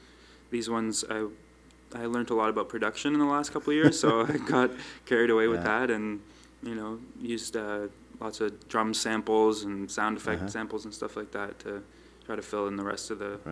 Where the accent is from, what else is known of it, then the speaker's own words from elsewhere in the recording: Toronto, Ontario, Canada; I came from Toronto this morning and when I was born. I've always lived in Toronto, West End.